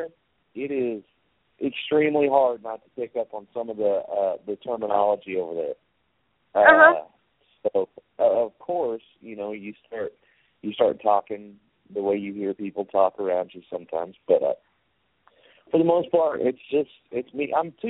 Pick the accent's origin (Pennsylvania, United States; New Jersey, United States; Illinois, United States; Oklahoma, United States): Oklahoma, United States; accent: Oklahoma; With my Oklahoma accent or hillbilly accent, whatever you want to call it, me saying good day, mate, just doesn't work.